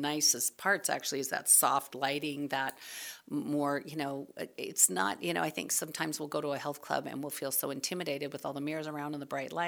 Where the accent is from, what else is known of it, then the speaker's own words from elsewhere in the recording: Sandpoint, Idaho, United States; is that has been the mission of that building the whole time I was growing up in Sandpoint.